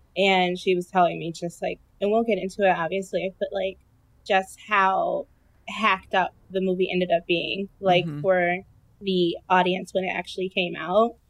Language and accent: English; Detroit, Michigan, United States; I'm from Detroit.